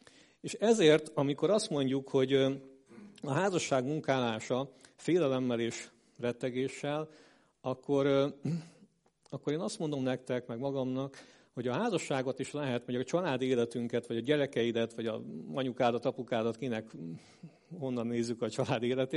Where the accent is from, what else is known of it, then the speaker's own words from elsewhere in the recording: Great Hungarian Plain, Hungary; Amikor fiatal voltam, az Alföldön éltem